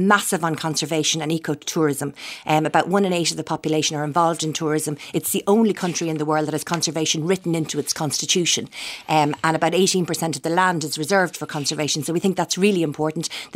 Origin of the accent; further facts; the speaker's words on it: Ireland; And I think as an Irish person, I'm guilty of this as well.